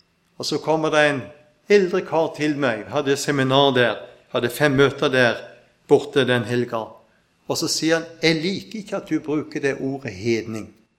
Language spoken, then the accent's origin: Norwegian; Lindesnes, Agder, Norway; Og jeg vokste opp der ute ved Lindesnes, så jeg liker når det blåser litt.